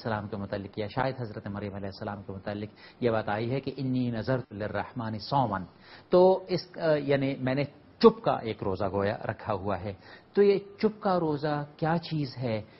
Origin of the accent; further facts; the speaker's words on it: Pakistan; میں خود جس معاشرے سے تعلق رکھتا ہوں اس معاشرے کے اندر بھی ظاہر ہے کہ پاکستان کا قانون ہے, لیکن سب سے بڑھ کر جس چیز کا احترام کیا جاتا ہے وہ یہ کہ فلاں معاملے میں میری پشتون ولی کیا کہتی ہے.